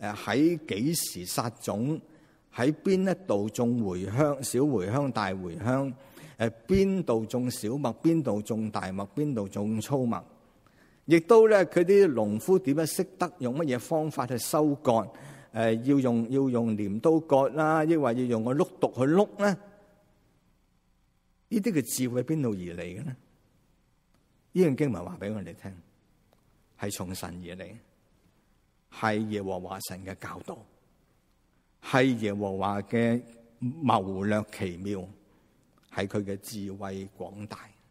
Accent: China; now in North America; 我哋中国人通常都咁谂啊，可能我哋未信主之前咧，我哋真系都系咁样谂自己。我几好啊！我能够咧移民到海外，能够咧喺北美洲咧

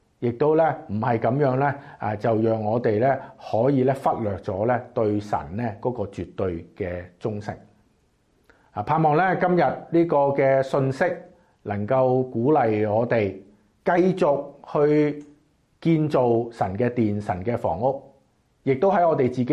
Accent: China; now in Canada; 我哋中國人一啲嘅民間嘅偶像啊，咁樣嘅情況，後來你因為可能嚟咗加拿大啦。

